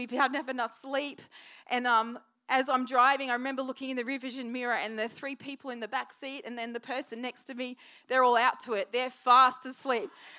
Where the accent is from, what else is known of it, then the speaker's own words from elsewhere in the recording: Queensland, Australia; see, I grew up in North Queensland, and one of the things we love up there is mangoes.